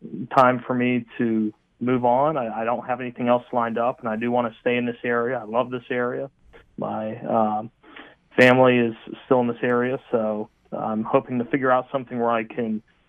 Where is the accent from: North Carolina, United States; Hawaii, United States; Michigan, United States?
North Carolina, United States; Charlotte; I was born and raised in Charlotte, and I thought I had a pretty good feel for what was around me